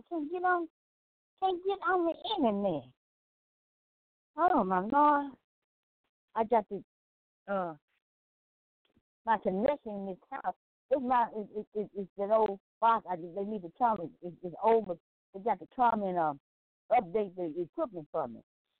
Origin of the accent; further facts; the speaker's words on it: Memphis, Tennessee, United States; I'm from Memphis, Tennessee. I'm coming from Memphis, Tennessee.